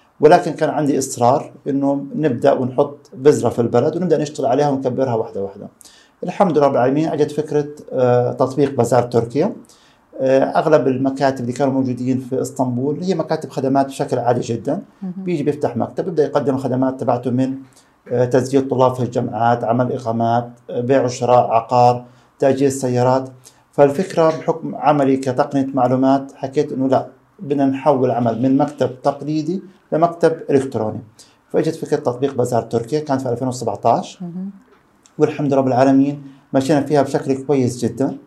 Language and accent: Arabic; Riyadh, Riyadh Province, Saudi Arabia; moved away as an adult; also born or lived in Egypt; now in Turkey; أنا كنت من مواليد المملكة العربية السعودية في مدينة الرياض 1977، وزي باقي الشعوب اللي عاشت أغلب حياتها في دول الخليج لحد الثانوية العامة ولحد التوجيهي. وبعد التوجيهي انتقلت لمصر